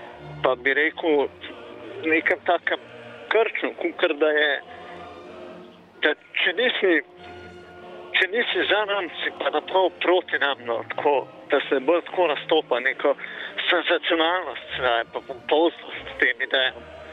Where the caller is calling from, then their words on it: Ljubljana, Central Slovenia, Slovenia; iz Ljubljane.